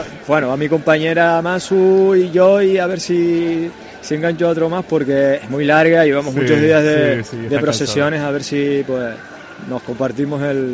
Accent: Portugal; yo como portugués también

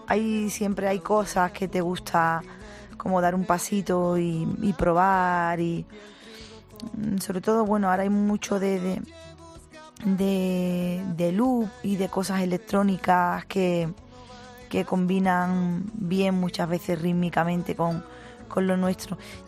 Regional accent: Cádiz, Andalusia, Spain; also born or lived in Madrid; Porque, bueno, vivo allí. Estuve viviendo aquí en Madrid mucho tiempo y después me fui para allá otra vez y estoy viviendo allí en mi tierra. O sea que Cádiz no se olvida.

